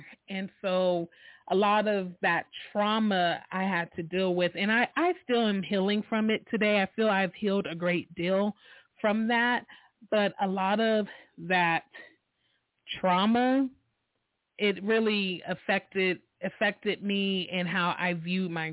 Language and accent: English; San Diego, California, United States; born there; I was born in San Diego, California.